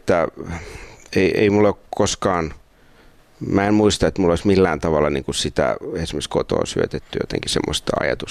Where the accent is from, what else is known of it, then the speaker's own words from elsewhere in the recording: Seinäjoki, South Ostrobothnia, Finland; also born or lived in Pihtipudas / Pieksämäki; mä oon syntynyt Pihtiputaalla ja sitten isä oli silloin pastorina ensin tuolla Pieksämäellä, tai saarnaaja hän oli silloin. Mutta sitten vuonna 70 taisi olla se siirtyminen Seinäjoelle, jolloin hän meni sinne saarnaajaksi, sieltä mulla on ensimmäiset muistikuvat.